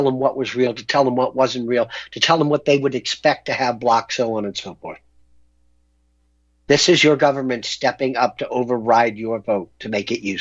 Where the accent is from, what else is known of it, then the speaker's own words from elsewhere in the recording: United States; As an American, I find it appalling.